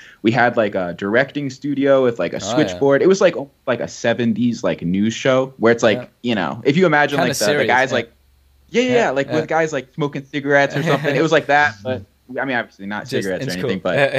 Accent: Novi, Michigan, United States; I grew up in Michigan, in kind of a small town in Michigan. The town I grew up in was Novi, which stands for the number 5 railroad stop.

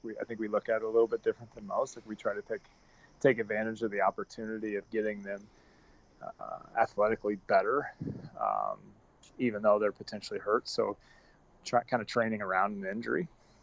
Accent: Iowa, United States; I grew up in Iowa.

